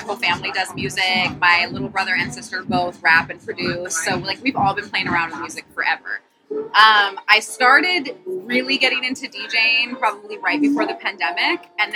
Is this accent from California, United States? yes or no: yes; Berkeley, California, United States; I grew up in Berkeley. Like, I grew up around lots of tattoos, piercings, crazy colored hair.